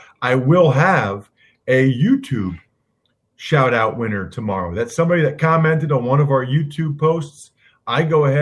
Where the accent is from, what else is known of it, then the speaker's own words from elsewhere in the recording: Wyomissing, Pennsylvania, United States; I knew some Pearl Mutters growing up in Wyomissing